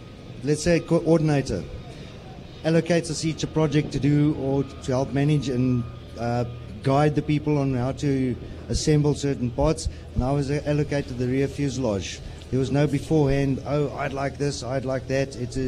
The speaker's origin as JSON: {"language": "English", "town": "Pretoria", "region": "Gauteng", "country": "South Africa", "said": "I'm from Pretoria, South Africa"}